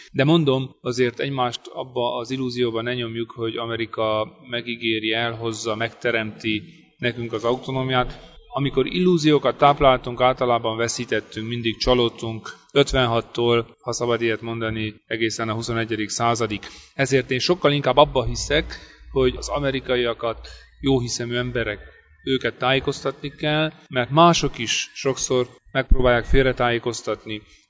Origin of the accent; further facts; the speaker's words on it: Székely Land, Romania; hisz én is székely vagyok